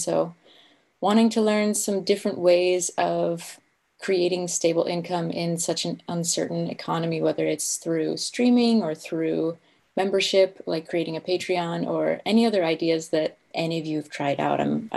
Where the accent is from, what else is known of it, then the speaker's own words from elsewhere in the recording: Michigan, United States; I'm actually based out of the Bay Area, California, but I grew up in the Upper Peninsula.